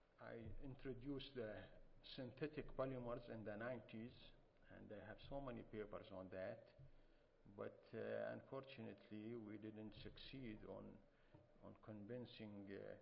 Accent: Eastern Province, Saudi Arabia; Biochar, this is pictures from my hometown. I am from the oasis in the east part of the kingdom.

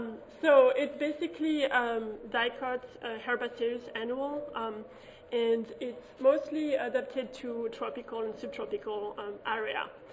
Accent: France; English is a second language; now in United States; I'm actually originally from France, too, so I can see we have a little French community here.

